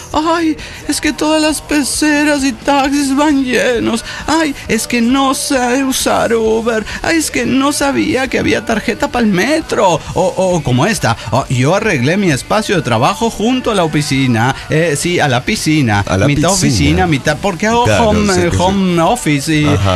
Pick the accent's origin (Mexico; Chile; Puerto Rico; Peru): Mexico; Tecomán, Colima; soy de Tecomán y San Sebastián. No podría decirle dónde residí más tiempo